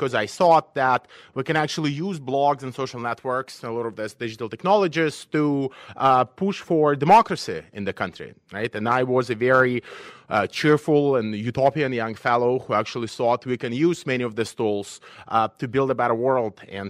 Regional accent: Belarus; I was born in Belarus. That's where I grew up.

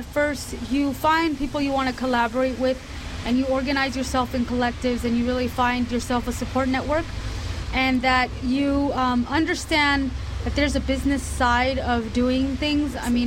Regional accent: California, United States; starting in California, my home state.

